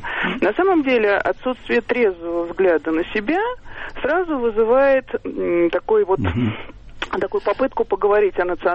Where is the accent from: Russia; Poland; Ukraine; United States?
Russia; Moscow; я из Москвы.